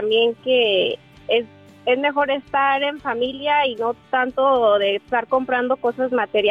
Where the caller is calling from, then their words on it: Palm Springs, California, United States; Soy de Palm Springs.